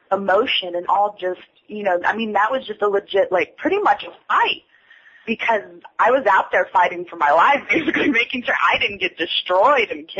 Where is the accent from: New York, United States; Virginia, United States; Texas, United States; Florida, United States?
Texas, United States; Austin; I'm from Austin, Texas, so I definitely have a huge background in the Texas style of wrestling